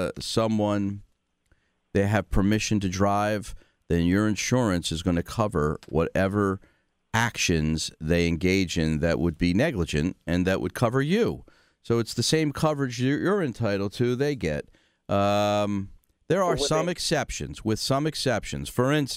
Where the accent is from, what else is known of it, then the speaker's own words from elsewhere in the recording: Pennsylvania, United States; I grew up in the Oxford Circle, so you're near and dear to my heart, dear.